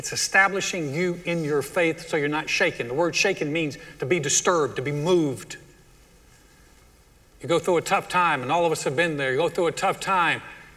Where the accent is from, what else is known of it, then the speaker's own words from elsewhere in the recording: North Carolina, United States; And growing up in North Carolina, they're big on basketball.